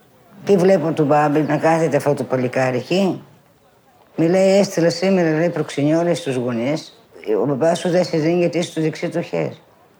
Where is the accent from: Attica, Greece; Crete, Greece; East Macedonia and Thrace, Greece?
East Macedonia and Thrace, Greece; Thasos; Γεννήθηκα στη Θάσο το 1951. Το χωριό μου λέει Τιμαριές.